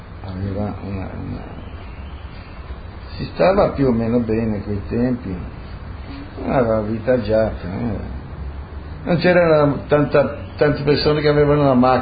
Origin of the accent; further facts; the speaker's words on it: Rijeka, Primorje-Gorski Kotar County, Croatia; Fiume, io almeno non ho conosciuto nessuno che parlasse un'altra lingua che non l'italiano, il fiumano, il nostro dialetto, tutti